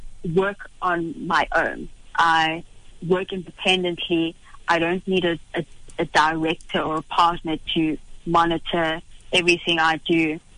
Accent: Durban, KwaZulu-Natal, South Africa; born there; also born or lived in Eastern Cape / Johannesburg; I was born in Durban. Didn't stay much there. My family moved around quite a bit, because I was raised in a Christian family that did a lot of missionary work. So I spent a lot of time in the Eastern Cape

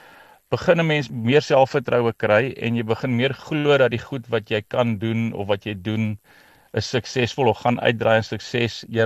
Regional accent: Paarl, Western Cape, South Africa; Ek groot geword in die Parel. Daarna is ek in die weermag toe in die Kaap

